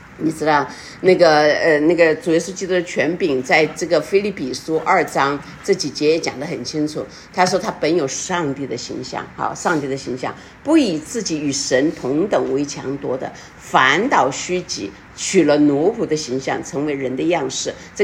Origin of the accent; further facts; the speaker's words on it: China; 就像那个我们知道我们中国人嘛哈